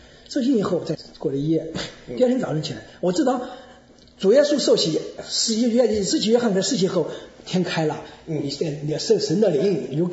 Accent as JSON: {"language": "Chinese", "town": "Shishou", "region": "Hubei", "country": "China", "tie": "born or raised there", "said": "那这就是我的渊源，在我老家湖北石首"}